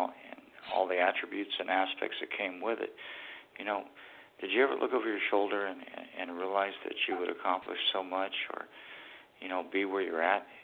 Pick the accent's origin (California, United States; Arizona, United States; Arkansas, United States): California, United States; Sacramento; a lot of people will probably trip with me saying that I'm originally from Sacramento